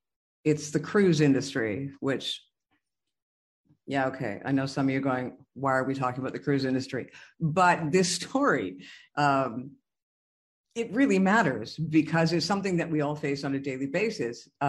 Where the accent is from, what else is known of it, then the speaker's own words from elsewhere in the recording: Terrace, British Columbia, Canada; I come from the Pacific Northwest, Terrace, BC, but, you know, we're just off 2 hours from the coast, which is Prince Rupert.